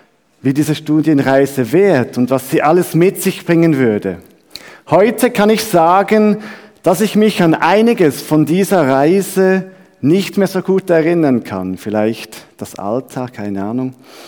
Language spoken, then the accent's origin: German; Switzerland; Als Schweizer habe ich zum Beispiel festgestellt